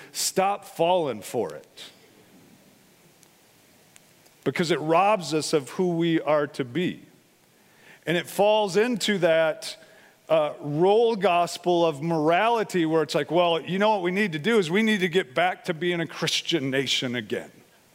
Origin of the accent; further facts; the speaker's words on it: United States; I love living here. I love being an American. I love the freedoms that we have.